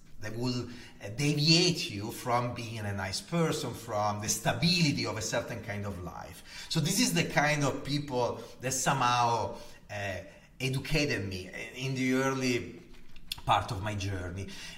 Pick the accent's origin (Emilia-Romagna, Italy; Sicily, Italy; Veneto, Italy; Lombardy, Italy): Lombardy, Italy; Gallarate; born there; accent: Italian; English is a second language; Well, I am Italian, as you can hear from my heavy accent, and I was born 47 years ago in a town called Gallarate in the north of Italy, close to Milan, from a beautiful, humble family